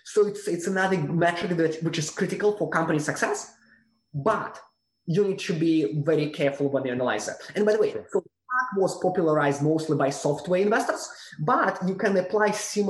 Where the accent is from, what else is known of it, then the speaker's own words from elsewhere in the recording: Russia; moved away as an adult; now in United States; I grew up in Russia, and I came to the US when I was 21 in 2004. I was trained in Russia as a lawyer, and then I came to the US to pursue a master in law degree.